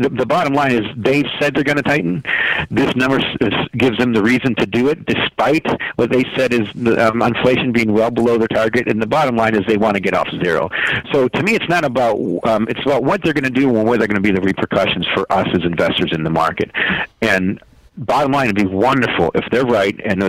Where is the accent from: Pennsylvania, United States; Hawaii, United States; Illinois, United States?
Illinois, United States; Chicago; You know, I'm from Chicago, but I think they're going to tighten.